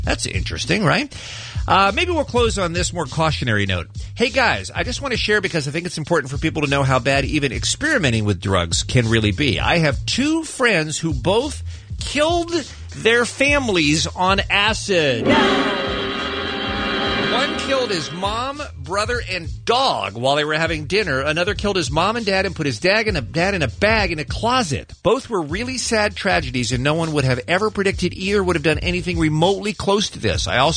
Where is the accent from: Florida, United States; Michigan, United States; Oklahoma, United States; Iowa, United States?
Florida, United States; Miami; now in Los Angeles, United States; I grew up in Miami. I now live in L.A., and I'm very normal for the most part.